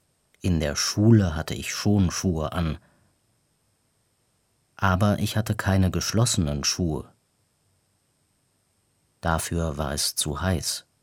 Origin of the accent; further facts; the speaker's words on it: Barzan, Erbil Governorate, Iraq; now in Germany; Ich komme aus Barzan im Irak. Das ist ein Dorf. Viele Menschen leben in Barzan. Aber Barzan ist trotzdem keine Stadt. Barzan ist ein bisschen kleiner als Bielefeld.